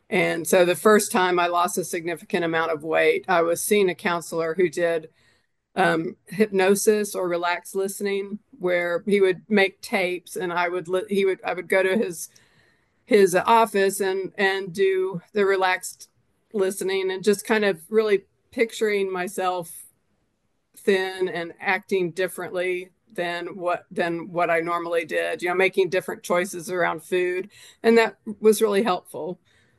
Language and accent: English; Tulsa, Oklahoma, United States; I'm the youngest of three kids. I was raised here in Tulsa to an engineer and a housewife who worked.